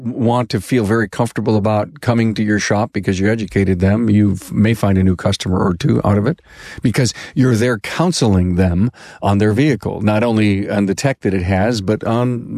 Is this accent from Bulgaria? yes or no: no; New York, United States; By the way, I'm from New York, and we have state inspections